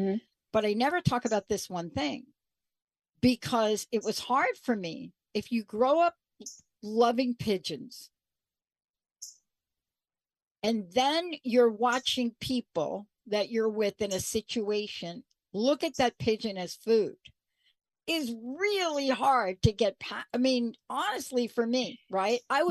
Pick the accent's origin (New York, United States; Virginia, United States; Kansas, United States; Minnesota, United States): New York, United States; I mean, I grew up in New York, and I got to tell you, you know, it's fascinating because anybody that knows anything about New York will understand that you pretty much will be visited, especially like in Manhattan